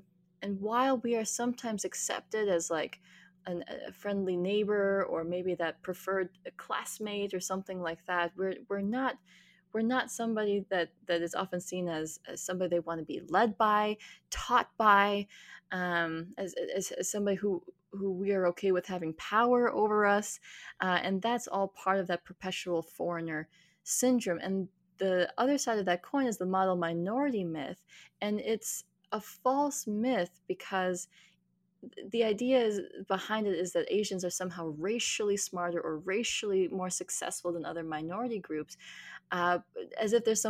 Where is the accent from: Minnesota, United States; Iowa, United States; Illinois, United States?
Minnesota, United States; Even sometimes when I tell people, I'm from Minnesota, there's a follow-up question of like, but weren't you born in India?